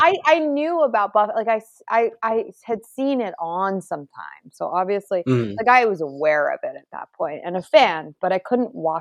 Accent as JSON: {"language": "English", "country": "Bahrain", "tie": "born or raised there", "said": "My best friend from childhood who I grew up with in Bahrain was just visiting with her mom."}